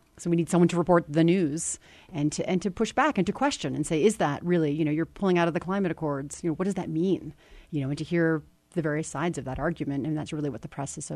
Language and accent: English; United States; certainly as an American, there are things that I didn't know about the Arab Spring